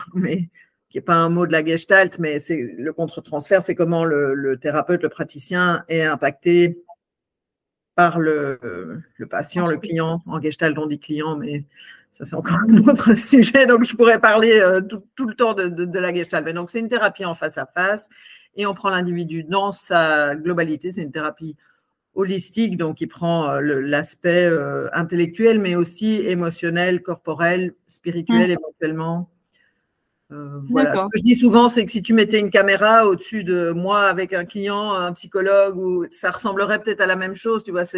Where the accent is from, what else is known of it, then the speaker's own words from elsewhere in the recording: Belgium; also born or lived in United States; now in France; Je suis belge et américaine. J'ai 55 ans, 4 enfants et un petit-fils.